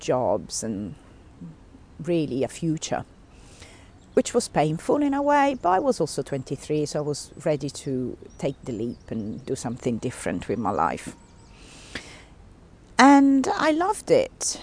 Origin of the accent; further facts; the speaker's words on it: Sicily, Italy; accent: Italian; English is a second language; So I suppose I can start from saying that I was born in Italy, in Sicily in particular.